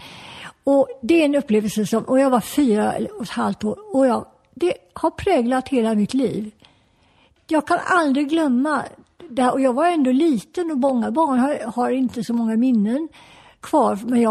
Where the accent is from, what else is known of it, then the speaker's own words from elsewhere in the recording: Gothenburg, Västra Götaland County, Sweden; när tanterna hemma i Göteborg eller Sävedalen där hon bodde sa att jag såg … på tv igår kväll.